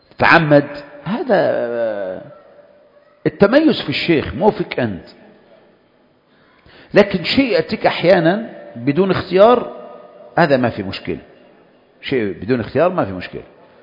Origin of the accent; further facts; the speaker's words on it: Egypt; قلت له الناس عندنا في مصر يقلدون أذانك